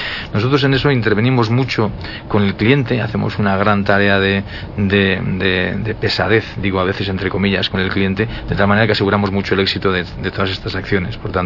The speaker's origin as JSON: {"language": "Spanish", "region": "Galicia", "country": "Spain", "said": "Igual es que como soy gallego, pues tengo tendencia a mirarlo todo desde ese lado"}